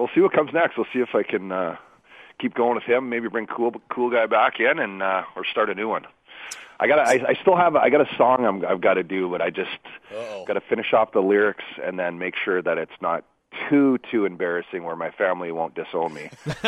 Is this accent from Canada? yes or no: yes; Red Deer, Alberta, Canada; I grew up in Red Deer, which is now our south of Edmonton